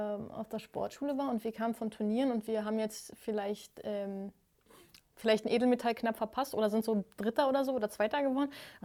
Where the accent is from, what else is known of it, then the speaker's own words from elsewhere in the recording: East Germany, Germany; born there; Und wir haben ja als DDR-Sportler, ich bin ja auch in der DDR geboren, genauso wie